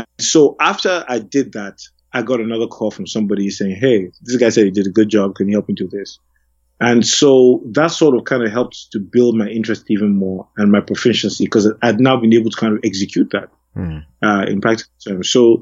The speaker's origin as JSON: {"language": "English", "region": "Lagos", "country": "Nigeria", "tie": "born or raised there", "said": "I mean, so I grew up in Lagos"}